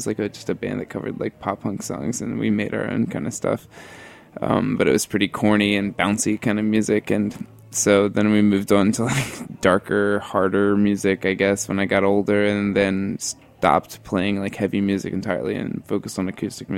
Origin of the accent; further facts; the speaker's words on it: Maryland, United States; also born or lived in North Carolina; I'm from North Carolina. I was originally from Maryland.